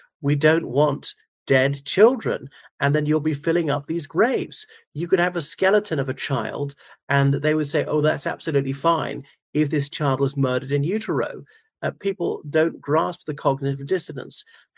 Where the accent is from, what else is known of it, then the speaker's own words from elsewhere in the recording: Ireland; from Ireland.